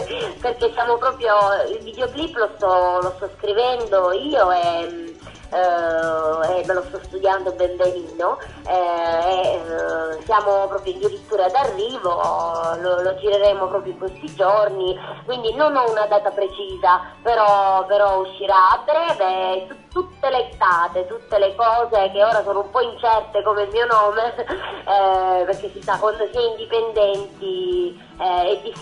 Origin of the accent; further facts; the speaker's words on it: Apulia, Italy; accent: Salentine; Io amo la mia terra, infatti mi definisco sempre una salentina doc, al di là del mio accento che credo si noti.